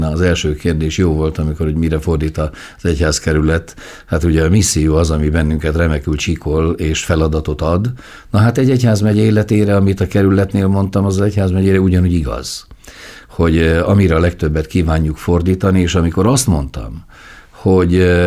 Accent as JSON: {"language": "Hungarian", "region": "Szabolcs-Szatmár-Bereg", "country": "Hungary", "said": "Nagyon érdekes módon én beregi vagyok egyébként"}